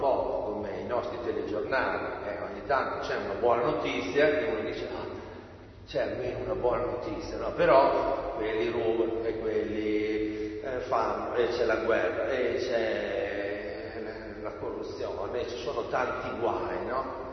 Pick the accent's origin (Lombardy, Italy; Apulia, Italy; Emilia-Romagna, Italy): Emilia-Romagna, Italy; Bologna; Spero che la lingua riusciate a capirla, anche se vengo da Bologna.